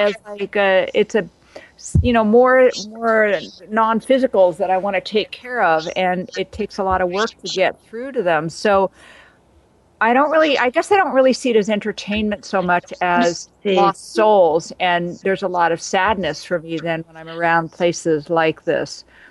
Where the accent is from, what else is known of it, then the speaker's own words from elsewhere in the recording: New York, United States; So, I'm from New York, and yeah, I'm jealous that you're there.